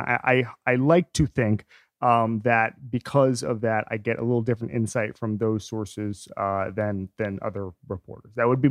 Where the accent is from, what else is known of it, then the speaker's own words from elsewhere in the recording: Orlando, Florida, United States; I'm from Orlando.